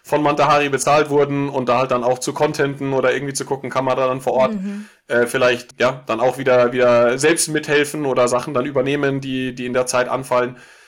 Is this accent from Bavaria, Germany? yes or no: yes; Munich, Bavaria, Germany; ich meine, ich komme aus München